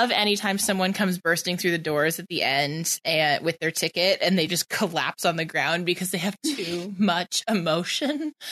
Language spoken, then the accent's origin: English; United Kingdom; remember, I'm British.